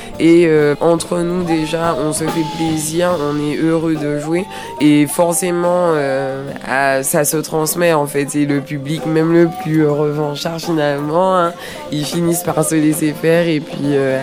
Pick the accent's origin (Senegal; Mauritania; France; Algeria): France; Martinique; now in Lille, France; je suis originaire de Martinique, mais j'habite à Lille.